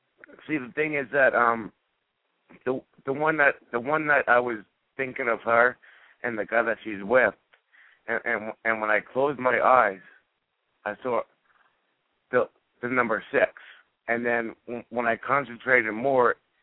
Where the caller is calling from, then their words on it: New Jersey, United States; I'm calling from New Jersey.